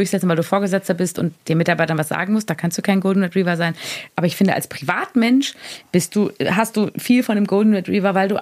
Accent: Bavaria, Germany; Wie man bei uns in Bayern sagt.

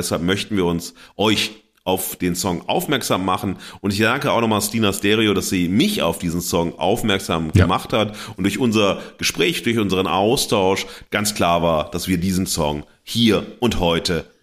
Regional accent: Xanten, North Rhine-Westphalia, Germany; ganz in der Nähe da, wo ich groß geworden bin, in Xanten am Niederrhein.

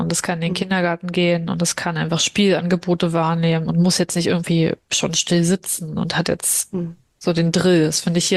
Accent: Berlin, Germany; Ja, also ich komme ja aus Berlin.

